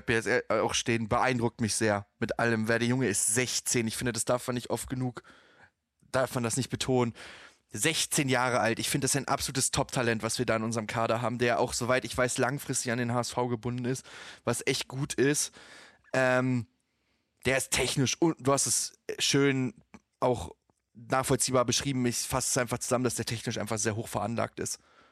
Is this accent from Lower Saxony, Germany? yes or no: yes; Hanover, Lower Saxony, Germany; Das sage ich als Hannoveraner auch sehr gerne